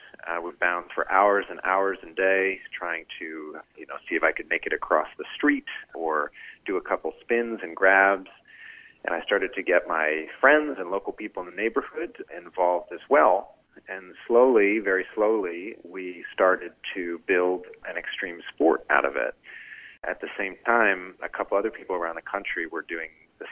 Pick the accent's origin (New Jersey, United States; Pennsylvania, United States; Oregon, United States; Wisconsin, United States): Pennsylvania, United States; York; the thing that defined my childhood growing up there was the pogo stick that I received around 1999 as a Christmas toy